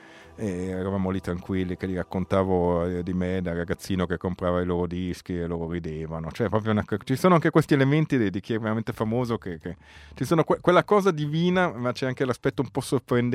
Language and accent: Italian; Gallarate, Lombardy, Italy; born there; No, sono nato a Gallarate, non è colpa mia.